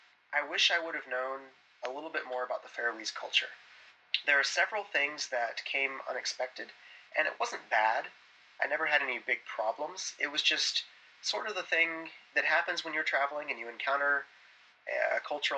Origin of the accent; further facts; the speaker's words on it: Florida, United States; Remember, I'm from Florida where I scuba dive with no wetsuit on.